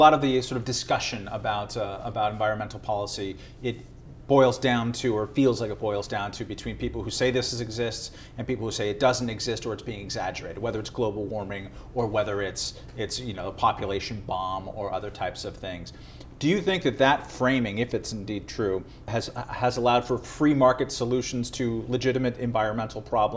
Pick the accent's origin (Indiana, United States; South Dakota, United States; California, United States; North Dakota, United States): California, United States; I grew up in Southern California, couldn't see the mountains when I was a kid.